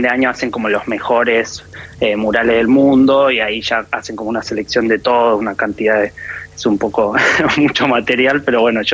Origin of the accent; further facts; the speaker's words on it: Argentina; yo soy argentino, también sí.